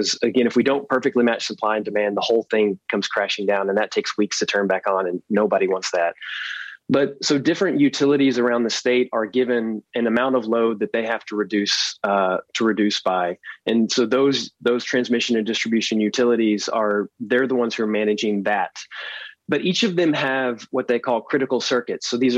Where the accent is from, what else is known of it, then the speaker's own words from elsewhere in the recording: Nacogdoches, Texas, United States; I know that in my hometown of Nacogdoches in East Texas, like the power outages actually took out the water treatment plant, burned up some motors.